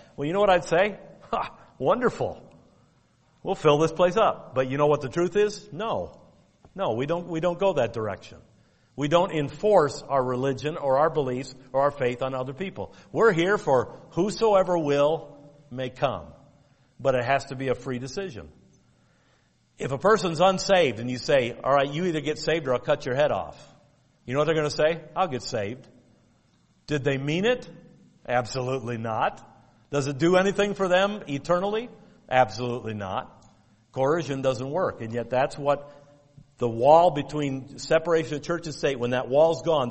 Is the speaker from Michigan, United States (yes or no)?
yes; Detroit, Michigan, United States; I am from Detroit, Michigan.